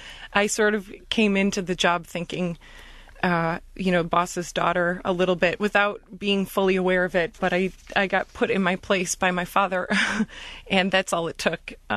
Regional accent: Bloomfield Hills, Michigan, United States; I grew up in Bloomfield Hills. I'm a lifer of, and graduate of the Academy of the Sacred Heart, right in Bloomfield Hills as well. And I had a really, let's say, normal childhood here in Michigan

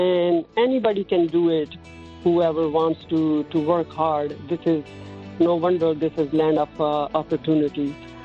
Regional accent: Pakistan; Growing up in Pakistan, it was such a nice experience. I grew up in a small town, not like in big metropolitan cities

